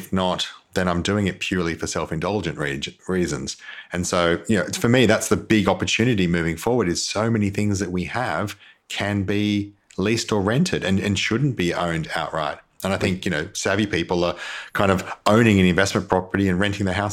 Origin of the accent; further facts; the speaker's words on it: Queensland, Australia; And it's the one time I say I'm a Queenslander is when it comes to startups. I'm a Queensland startup guy.